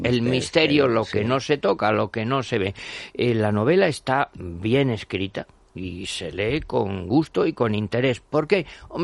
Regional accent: Valencian Community, Spain; Yo, como valenciano y que me gusta la paella

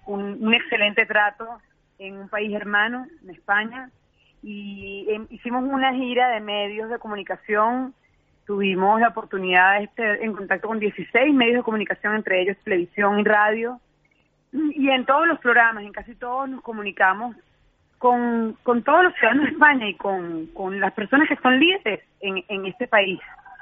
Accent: Venezuela; como venezolana, como madre

